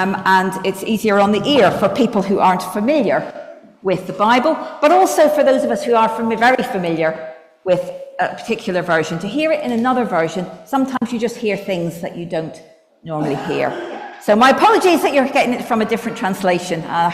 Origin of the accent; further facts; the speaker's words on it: Belfast, Northern Ireland, United Kingdom; Right, so I'm just back from a holiday I'm from Belfast, so we were over visiting my family.